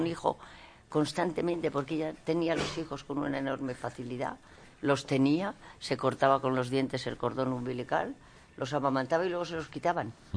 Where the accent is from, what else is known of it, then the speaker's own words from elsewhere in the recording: Valladolid, Castile and León, Spain; Soy castellana, soy de Valladolid, con lo cual he estado muchas veces en Tordesillas